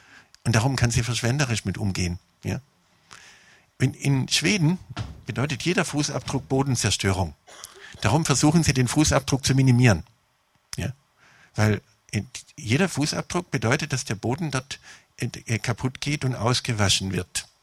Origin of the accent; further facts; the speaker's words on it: United States; German is a second language; now in Germany; Aber ich bin in den USA halt groß geworden dabei